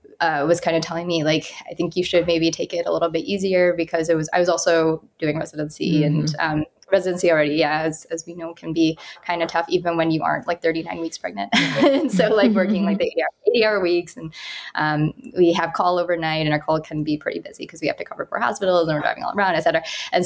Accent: Saline, Michigan, United States; So I was born and raised in Michigan in a pretty small town called Saline. It's really close to Ann Arbor, where the University of Michigan is.

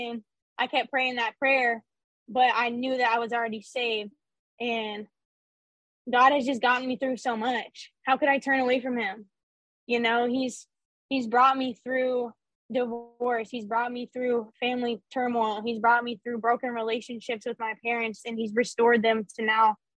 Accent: Panama City Beach, Florida, United States; I'm from Panama City Beach, Florida.

